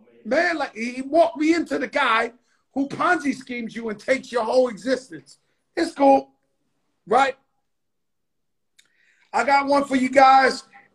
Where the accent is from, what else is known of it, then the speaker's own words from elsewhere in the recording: United States; Bro, I'm from Trinity Ave, 1000 Forest Projects.